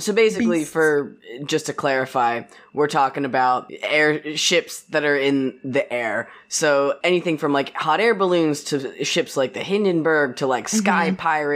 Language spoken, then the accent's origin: English; Oregon, United States; Yeah, I'm from Oregon.